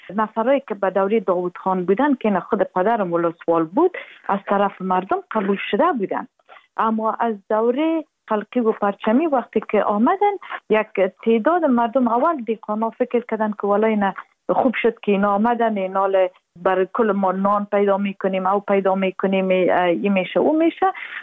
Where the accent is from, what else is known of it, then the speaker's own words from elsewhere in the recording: Afghanistan; همه ما افغان هستیم